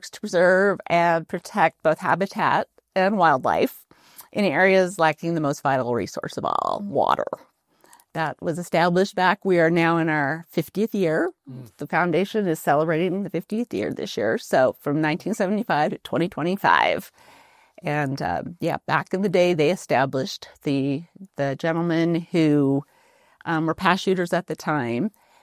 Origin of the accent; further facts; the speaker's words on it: Rock Springs, Wyoming, United States; also born or lived in Salt Lake City; No, nope. Roundabout, sort of. I grew up in Rock Springs, lived in Salt Lake for several years, and then I moved back here around 2002.